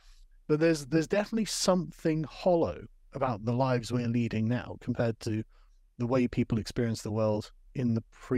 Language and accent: English; England, United Kingdom; Because I'm an Englishman.